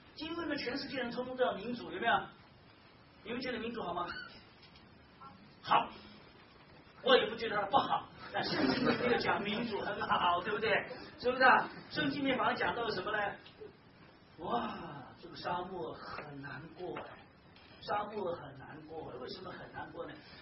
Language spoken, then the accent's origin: Chinese; Shanghai, China; born there; 他没有想到我是生在上海的。